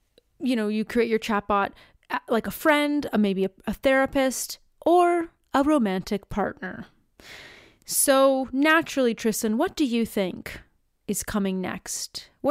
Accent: Canada; As a Canadian

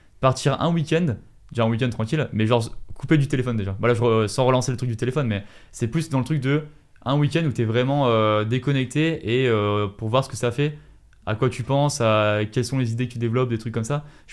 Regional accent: Montélimar, Auvergne-Rhône-Alpes, France; De Montélimar, à côté, à Savas.

